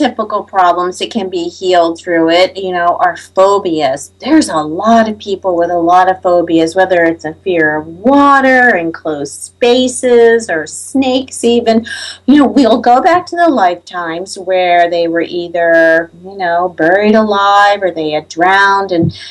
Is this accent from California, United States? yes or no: no; Virginia Beach, Virginia, United States; I grew up in Virginia Beach, around the corner from the ARA, the Edgar Cayce Institute.